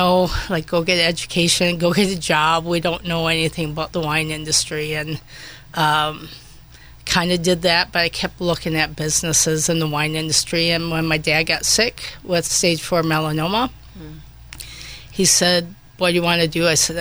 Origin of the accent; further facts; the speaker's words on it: La Crosse, Wisconsin, United States; it's a little similar to where I grew up in La Crosse